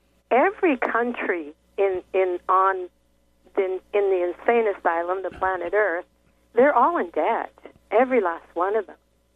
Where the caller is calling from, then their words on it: Washington, United States; Oh, I'm calling from Washington State.